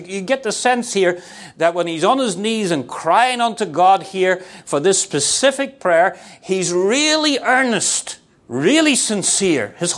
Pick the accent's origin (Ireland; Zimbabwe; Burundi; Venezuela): Ireland; When I was a boy growing up in Ireland